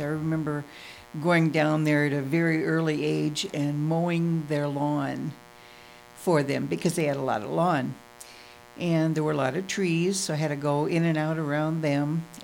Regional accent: Norway, Iowa, United States; also born or lived in Cedar Rapids; I was born in Cedar Rapids, Iowa, at Mercy Hospital, September 14th, 1949.

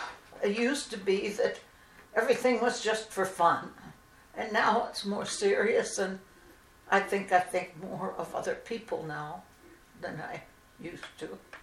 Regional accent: Salem, United States; I was a strong Lutheran. I grew up in Salem

